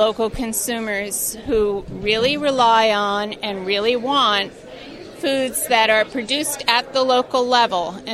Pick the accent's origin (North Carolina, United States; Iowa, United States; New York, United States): New York, United States; Canton; I'm from Canton, New York.